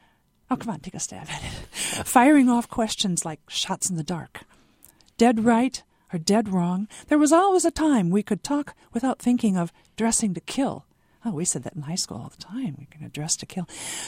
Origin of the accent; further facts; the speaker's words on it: Aurora, Illinois, United States; growing up in Aurora, Illinois, which I did, I had never seen a rattlesnake.